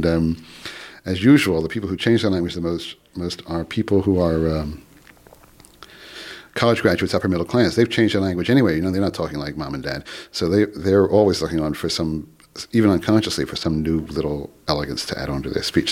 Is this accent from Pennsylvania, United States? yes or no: yes; Philadelphia, Pennsylvania, United States; accent: Philadelphian; Well, I'm from Philadelphia, and so I sound like a Philadelphian, I think.